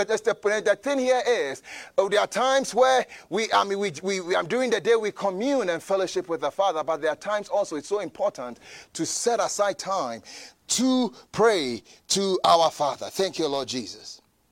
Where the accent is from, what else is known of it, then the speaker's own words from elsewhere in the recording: Colorado, United States; I'm from Colorado. I know how to drive.